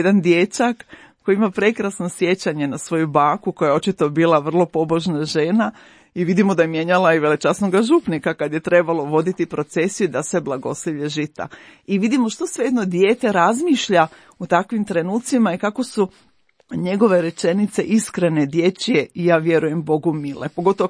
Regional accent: Slavonia, Croatia; mi smo oboje iz Slavonije odrastanjem

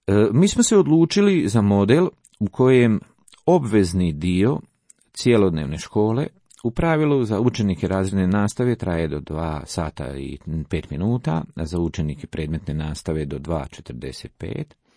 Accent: Croatia; koliko mi kao Hrvati ličimo Fincima, toliko i naše škole liče finskim školama

